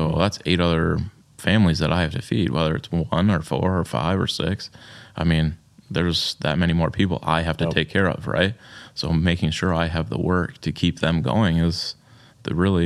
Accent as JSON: {"language": "English", "town": "Byron", "region": "Minnesota", "country": "United States", "tie": "born or raised there", "said": "Yeah, I grew up in Byron."}